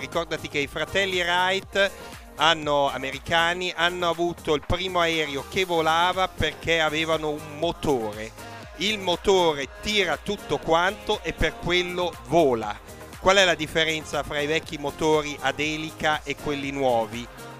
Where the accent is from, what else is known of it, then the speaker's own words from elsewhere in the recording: Trentino-Alto Adige, Italy; vengo dal Trentino